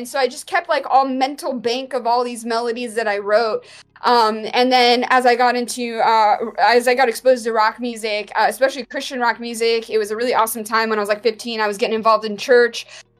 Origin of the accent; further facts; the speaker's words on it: Ohio, United States; also born or lived in Mexico; So I was born in Mexico, actually, and my dad actually got a job transfer to the United States. So when I was about 2 years old, I came here, actually to Ohio, randomly.